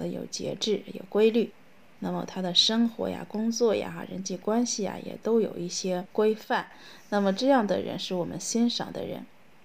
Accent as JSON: {"language": "Chinese", "country": "China", "said": "我们中国人呢，非常重视这个毅力这边哈"}